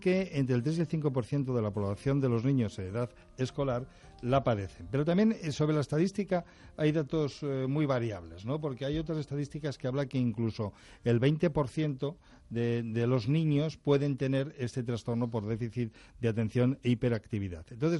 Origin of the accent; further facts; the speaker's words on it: Navalcarnero, Community of Madrid, Spain; Sí, chamberilero total, pero me crié en un pueblo de Madrid, sí, muchos años en la Valcarnero